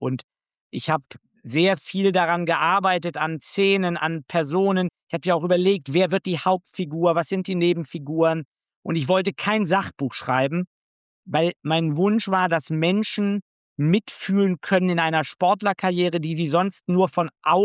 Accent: Lower Saxony, Germany; Ich komme aus dem Harz

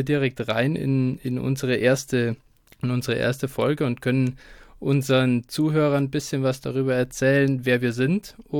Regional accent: Munich, Bavaria, Germany; Bin geborener Münchner und wohne immer noch hier, bin nicht weggekommen und ja, 26 Jahre alt, ne, warte, stimmt gar nicht, 27 bin ich mittlerweile

